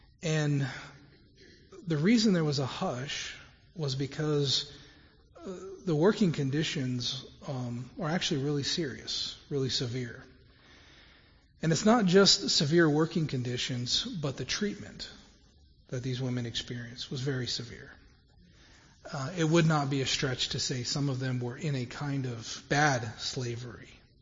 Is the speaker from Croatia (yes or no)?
no; United States; We're from America and we're here.